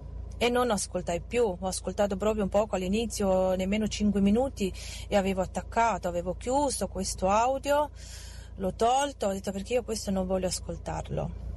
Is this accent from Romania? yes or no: yes; Arad, Arad County, Romania; now in Italy